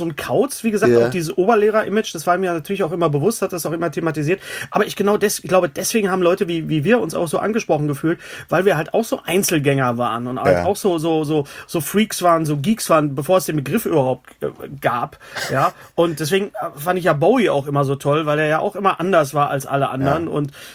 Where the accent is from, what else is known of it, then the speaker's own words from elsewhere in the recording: West Germany, Germany; weil ich bin ja ein Wessi.